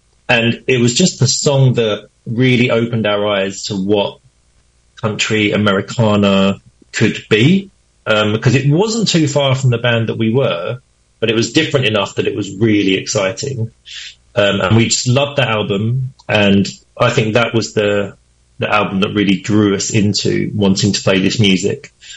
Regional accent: Chelmsford, East of England, United Kingdom; We're from Chelmsford. So we didn't grow up in a farm and we don't drive trucks.

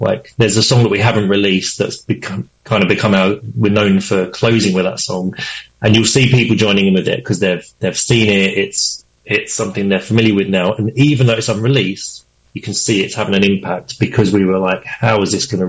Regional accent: Chelmsford, East of England, United Kingdom; We're from Chelmsford. So we didn't grow up in a farm and we don't drive trucks.

